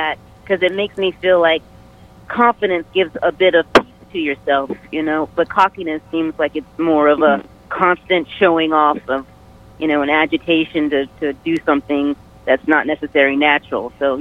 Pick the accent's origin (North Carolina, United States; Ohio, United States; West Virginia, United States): North Carolina, United States; Morrisville; I am from Morrisville.